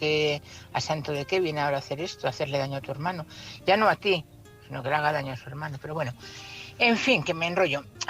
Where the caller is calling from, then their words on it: Madrid, Community of Madrid, Spain; corresponsal de Madrid, trabajando.